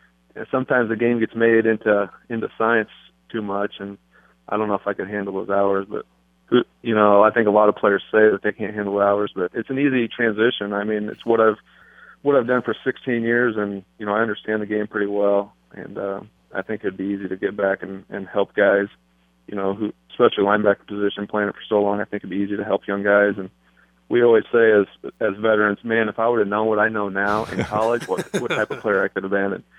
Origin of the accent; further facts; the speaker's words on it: Midwest, United States; I mean, I'm from the Midwest, my wife's from the Midwest